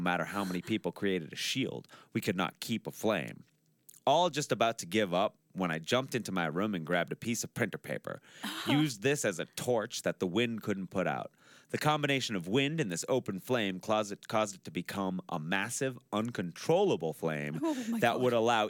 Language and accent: English; Massachusetts, United States; I went to college in Boston, and I'm from Massachusetts. So my 4 years of college, I would keep coming back to my hometown, especially summers, and do summer stock theater.